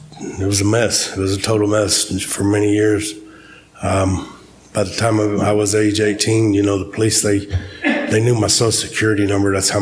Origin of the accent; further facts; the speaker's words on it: Dallas, Texas, United States; also born or lived in Kenton, Ohio; I was born in Kenton, Ohio, raised in Dallas, Texas, on the streets.